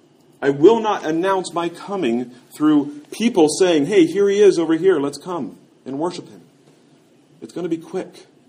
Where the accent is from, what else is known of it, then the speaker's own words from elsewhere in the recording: Kansas, United States; And, you know, I grew up in Kansas, so I love thunderstorms, and I love lightning and thunder.